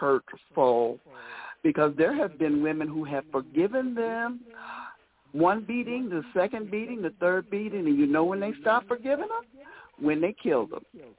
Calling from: St. Louis, Missouri, United States; I'm calling you from St. Louis.

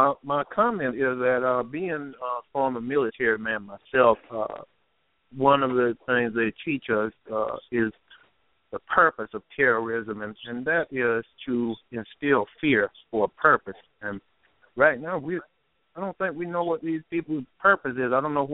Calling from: Montgomery, Alabama, United States; And I'm calling from Montgomery, Alabama.

